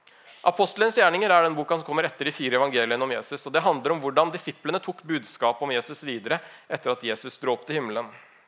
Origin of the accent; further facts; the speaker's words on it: Larvik, Vestfold, Norway; vi reiste fra hjembyen min Larvik for å spille fotballcup i Moss.